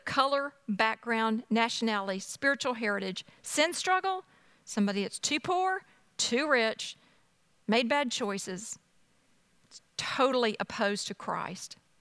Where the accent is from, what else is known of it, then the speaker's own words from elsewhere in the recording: the South, United States; But as the afternoon went on, I realized they're looking down on us because we're from the South.